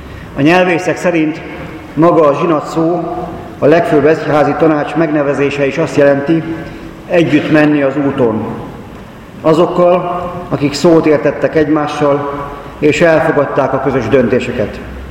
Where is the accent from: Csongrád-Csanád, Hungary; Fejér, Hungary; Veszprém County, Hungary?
Veszprém County, Hungary; Pápa; born there; szülővárosomban pápám, ugyan természetes, mégsem magától értetődő.